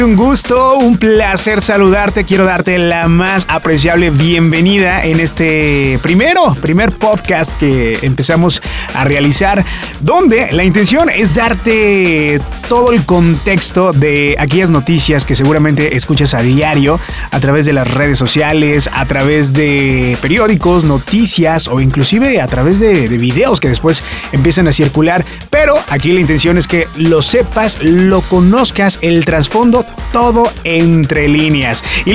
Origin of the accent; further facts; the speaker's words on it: Mexico; somos el pueblo mexicano y somos pacifistas, somos un país pacifista